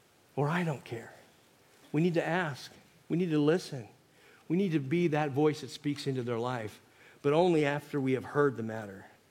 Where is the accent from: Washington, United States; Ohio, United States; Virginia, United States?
Washington, United States; Soap Lake; growing up in Soap Lake, Washington. That's where my relatives are from.